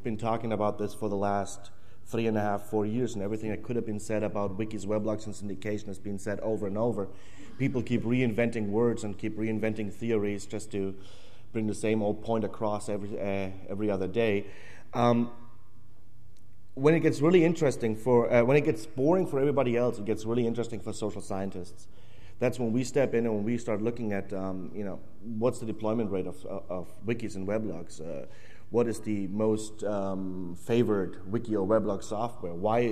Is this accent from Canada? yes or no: no; Germany; English is a second language; moved away; I'm from Germany originally.